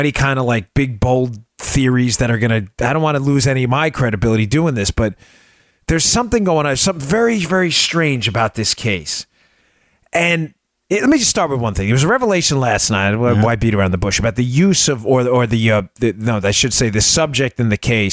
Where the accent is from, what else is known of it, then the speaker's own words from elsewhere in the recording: New York, United States; some of the people I grew up with in New York, and especially my Italian friends, me being Italian, obviously … you know.